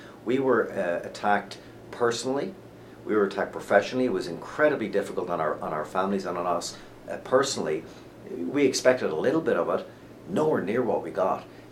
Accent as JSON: {"language": "English", "region": "British Columbia", "country": "Canada", "said": "That is not, as a British Columbian, that is not what I want or expect out of any elected official"}